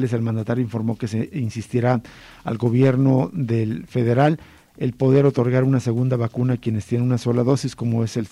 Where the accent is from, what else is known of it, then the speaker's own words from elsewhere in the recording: Guadalajara, Jalisco, Mexico; soy chiva, pero como tapatío quiero que le vaya bien al Atlas.